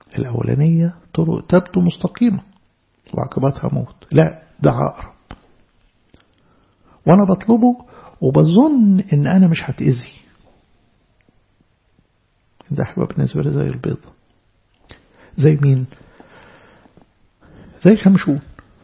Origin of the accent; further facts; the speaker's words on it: Alexandria, Alexandria Governorate, Egypt; يعني عندنا في اسكندرية نسميها أرميت